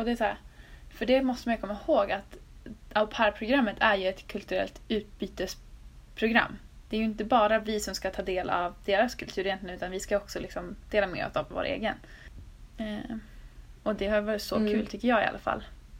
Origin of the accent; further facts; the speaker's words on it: Norrland, Sweden; För jag kommer också från Norrland, vilket ingen av de tidigare au pairerna har gjort